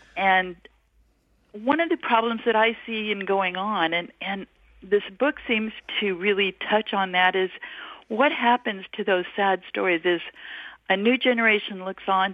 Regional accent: the West, United States; I was raised in the West, and had a biracial marriage, and we ended up having a tribe of our own that is scattered all over the country.

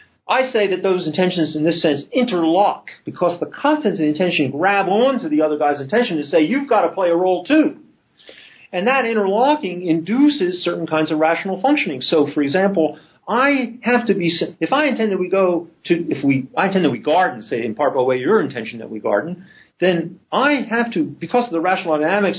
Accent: Philadelphia, Pennsylvania, United States; I'm from Philadelphia.

